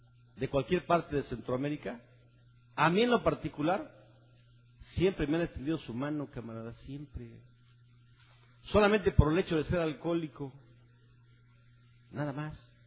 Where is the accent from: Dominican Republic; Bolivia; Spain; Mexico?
Mexico; Mexico City; yo también vengo de México, Distrito Federal, y vengo con otros compañeros que por aquí andan